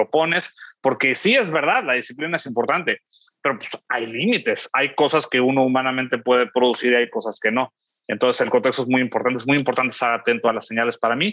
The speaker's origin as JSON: {"language": "Spanish", "country": "Mexico", "said": "Y mi jefe, siendo el extranjero, yo soy mexicano, él era europeo"}